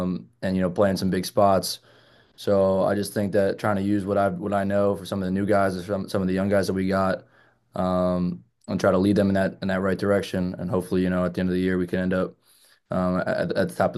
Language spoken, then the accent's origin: English; United States; being at home, being in my hometown, I grew up 20 minutes from here. I got to see Monmouth when they were really good